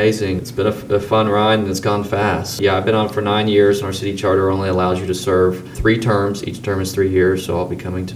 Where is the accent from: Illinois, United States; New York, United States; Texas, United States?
Texas, United States; Houston; I grew up in Houston, and Houston is kind of notorious for their bad zoning